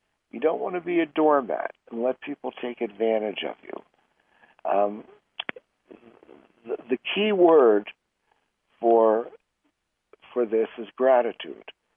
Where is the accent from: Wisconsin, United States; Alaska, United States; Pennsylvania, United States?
Pennsylvania, United States; Philadelphia; when I was growing up in Philadelphia, gratitude, I think genuine gratitude, was fairly distant from my family.